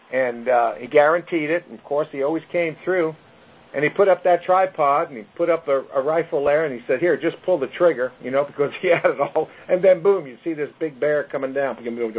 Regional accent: Brooklyn, New York, United States; I was a guy from Brooklyn. The only green thing that I knew was a park.

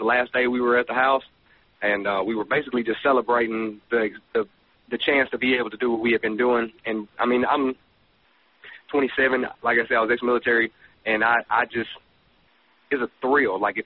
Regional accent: Arkansas, United States; I mean, I lived here I was born and raised in Arkansas. I know what a hoot owl sounds like.

